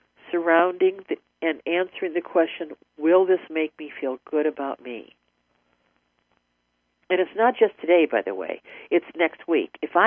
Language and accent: English; Euclid, Ohio, United States; I originally grew up, for those people who live in Ohio or who live in the Cleveland area, I grew up in Euclid on east to 66th Street, and then moved to Lake Zeman